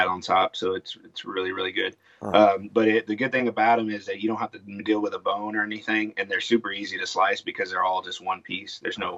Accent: San Marcos, Texas, United States; But really, I grew up in San Marcos, so we would take, I wouldn't say weekly pilgrimages, but probably bi-weekly or at least once a month to Lockhart.

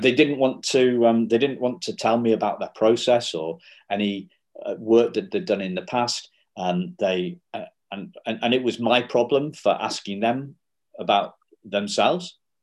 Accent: Wrexham, Wales, United Kingdom; born there; So yeah, that's where I was born.

